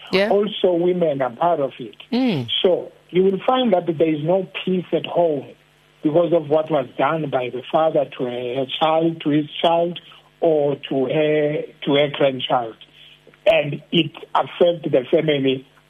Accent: South Africa; first language Xhosa; But we discriminate to each other as South African. If you are a Sotho-speaking person, I can't listen to you because I'm a Xhosa-speaking person.

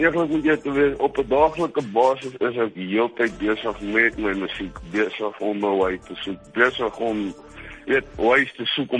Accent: Burgersfort, Limpopo, South Africa; also born or lived in Bethal; Ek is van Burgersfort. Ek was gebore in Bethal, maar het meeste van my kinders daar in Burgersfort gebly.

